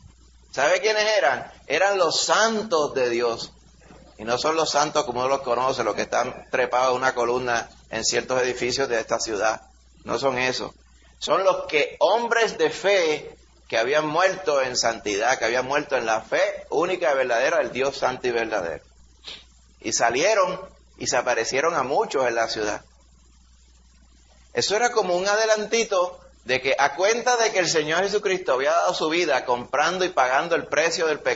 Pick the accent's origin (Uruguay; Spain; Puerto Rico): Puerto Rico; de chiquito, la gente aquí en Puerto Rico decía … ten cuidado